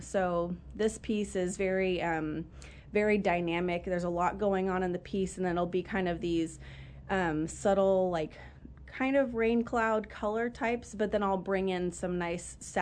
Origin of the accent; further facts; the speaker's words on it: California, United States; because I'm from California, and so Texas is a very different area. I've spent some time here. My husband's from here.